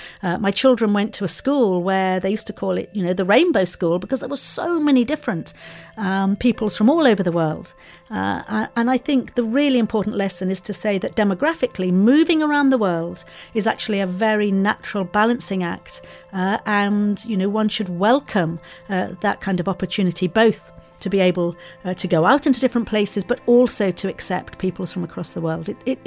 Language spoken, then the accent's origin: English; Malaysia; now in Singapore; one of the boys that I went to school with, who lives in my hometown back in Malaysia, he wants to marry me. I didn't want to get married because I love my life in Singapore.